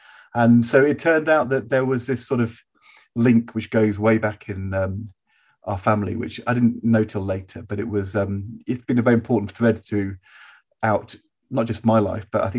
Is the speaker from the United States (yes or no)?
no; East of England, United Kingdom; we came from Norfolk, where we were in a very small village school, and where there were three full pages of the phone book in Norwich with our surname